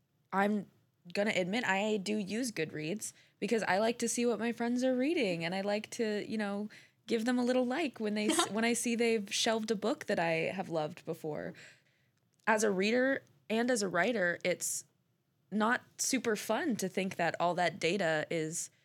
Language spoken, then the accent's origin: English; Las Vegas, Nevada, United States; my favorite non-Amazon source for books is this bookstore in my hometown, which is Las Vegas.